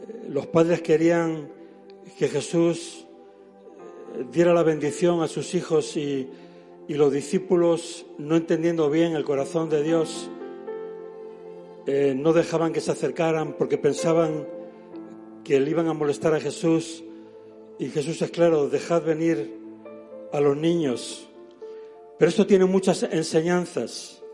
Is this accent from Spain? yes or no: yes; Spain; Digo españolas porque yo soy español.